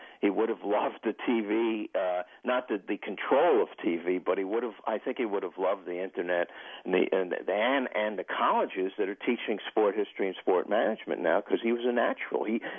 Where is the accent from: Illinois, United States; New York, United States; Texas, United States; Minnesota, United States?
New York, United States; And my only sadness as a historian, as a New Yorker